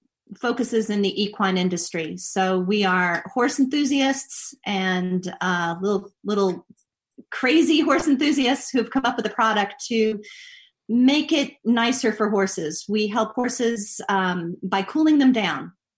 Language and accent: English; Long Island, New York, United States; Well, I grew up in Long Island, New York, and horses were definitely a part of what I loved.